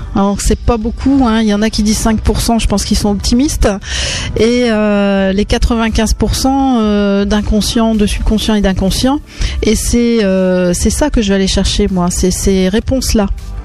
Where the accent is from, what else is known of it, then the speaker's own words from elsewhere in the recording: France; Je suis française, et donc.